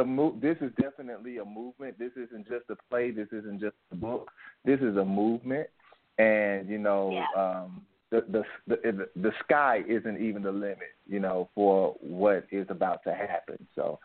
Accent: Jonestown, Mississippi, United States; Yes, I'm from Mississippi. Mississippi Delta, Jonestown, Mississippi, which is near Clarksdale, Mississippi.

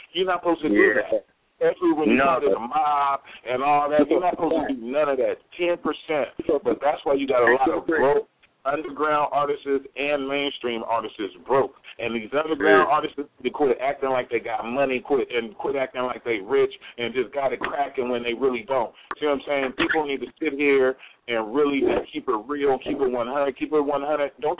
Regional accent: California, United States; Hey, man, I'm from Cali, man.

